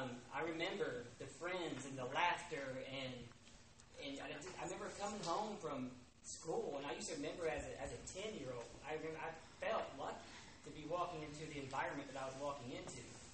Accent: Columbus, Indiana, United States; I am from Columbus, Indiana

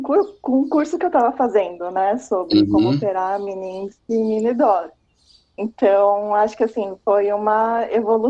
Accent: São Paulo, Brazil; sou de São Paulo

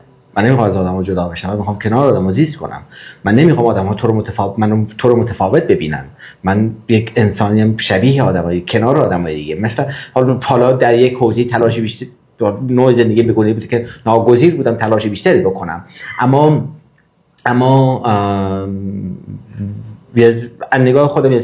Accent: Mashhad, Razavi Khorasan, Iran; من ایرانیم و اصلا این نیست. درسته که همه جا خونه منه، اما ایران و مشهد، در واقع شهر من مشهده و خونه من ایرانه

